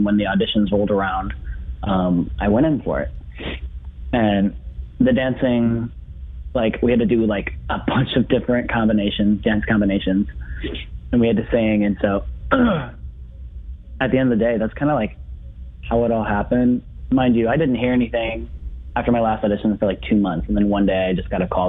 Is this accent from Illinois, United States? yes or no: yes; Pekin, Illinois, United States; I'm from Pekin, Illinois, so okay. Peoria, Illinois area.